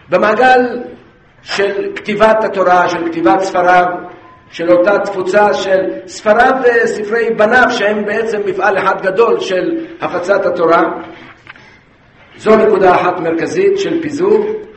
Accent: Kiryat Ata, Haifa District, Israel; ואני זוכר בצעירותי, כשהייתי ילד בקריית אתא שבה גדלנו

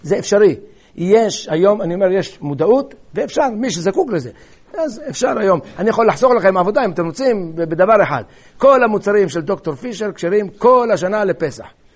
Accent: Kiryat Ata, Haifa District, Israel; לא עיר הולדתי אבל עיר ילדותי, שהייתי שם בקריית אתא

